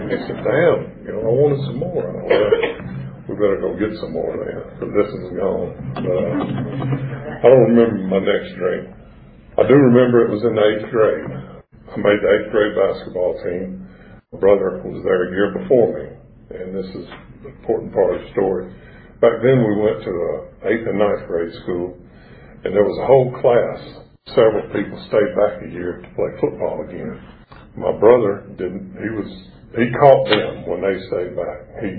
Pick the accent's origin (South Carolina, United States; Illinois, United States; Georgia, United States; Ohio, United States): Georgia, United States; Forest Park; also born or lived in Griffin; I grew up in Forest Park, Georgia, right down by the airport. I was born in Griffin. My parents moved to Forest Park in 1964.